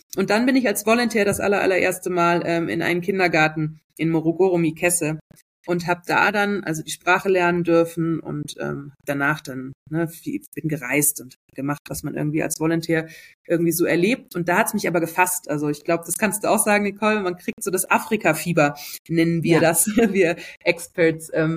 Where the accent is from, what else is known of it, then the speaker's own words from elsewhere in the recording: Munich, Bavaria, Germany; Ich komme tatsächlich aus München. Das ist ein bisschen witzig, aber ich bin nicht mit dem Dirndl auf die Welt gekommen. Aber ich habe in München ganz lange gelebt.